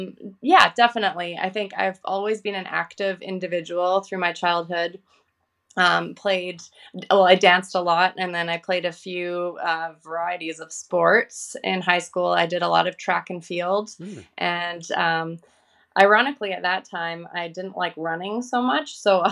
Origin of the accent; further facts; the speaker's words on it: Vancouver, British Columbia, Canada; I'm from Vancouver, Canada. And I am married.